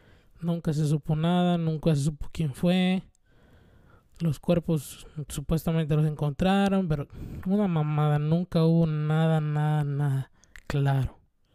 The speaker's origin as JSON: {"language": "Spanish", "country": "Mexico", "said": "soy mexicano y este año hay cambio de presidente."}